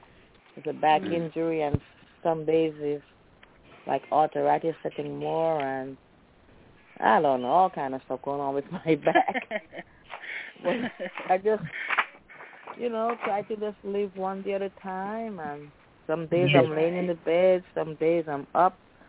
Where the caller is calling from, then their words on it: Crawfordville, Florida, United States; Crawfordville, Florida.